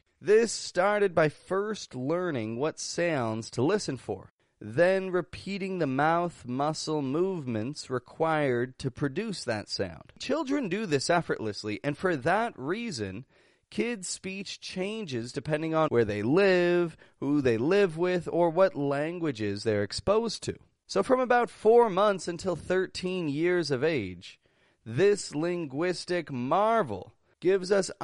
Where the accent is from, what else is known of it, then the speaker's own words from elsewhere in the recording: Toronto, Ontario, Canada; I'm an American accent coach from Toronto, Canada